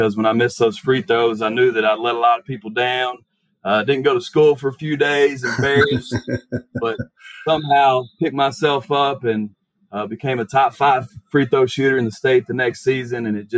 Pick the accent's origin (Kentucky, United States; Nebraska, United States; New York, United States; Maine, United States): Kentucky, United States; Campbellsville; He was coaching there at a local college, Campbellsville University, there in my hometown.